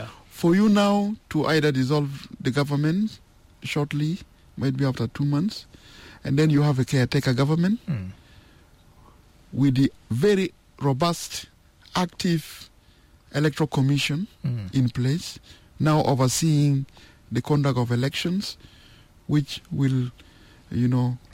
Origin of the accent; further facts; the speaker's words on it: Magwi, Eastern Equatoria, South Sudan; For instance, I come from Magui. You have 6 payams